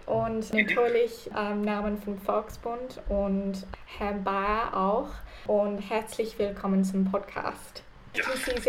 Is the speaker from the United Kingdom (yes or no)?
yes; United Kingdom; Ich komme aus Großbritannien.